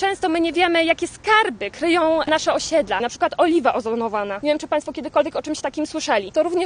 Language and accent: Polish; Łódź, Łódź Voivodeship, Poland; Ja się bardzo cieszę jako łodzianka, że nasze miasto wspiera młodych, lokalnych przedsiębiorców.